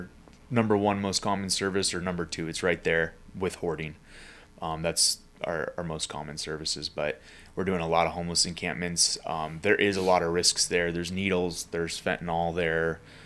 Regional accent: California, United States; I live in Lake Forest. I've been born and raised in Orange County. I've never lived anywhere else, so I love the county.

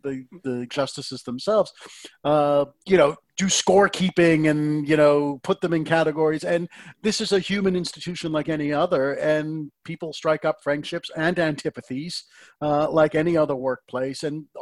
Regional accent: Boston, Massachusetts, United States; accent: Boston; When I am named to the Supreme Court, I can fully embrace my Boston accent again.

